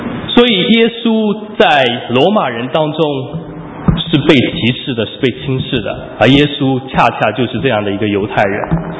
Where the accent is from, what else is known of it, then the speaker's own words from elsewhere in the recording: Shaoxing, Zhejiang, China; now in United States; 在我的老家浙江绍兴一个小村庄里面，